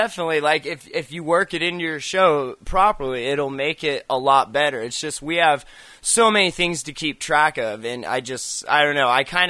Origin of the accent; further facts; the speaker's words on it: Lancaster, California, United States; born there; now in Montana, United States; I was born in California. I was born in Lancaster, Glendale Hospital, driven home in a limo.